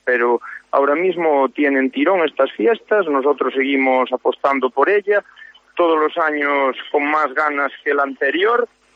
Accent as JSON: {"language": "Spanish", "town": "A Pontenova", "region": "Galicia", "country": "Spain", "tie": "born or raised there", "said": "Que soy nativo de aquí y vivo esto de una forma muy intensa"}